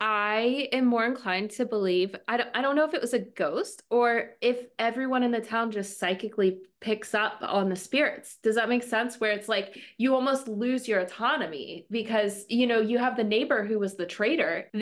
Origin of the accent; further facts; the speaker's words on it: Pennsylvania, United States; And I am from Western Pennsylvania.